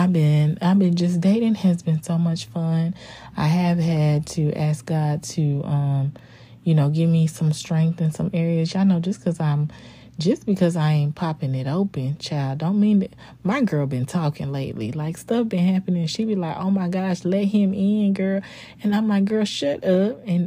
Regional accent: United States; I was born and raised in America.

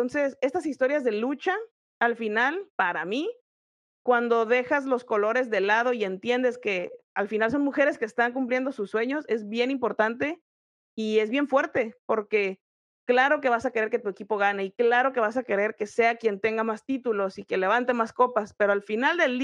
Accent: Tijuana, Baja California, Mexico; porque yo soy de Tijuana

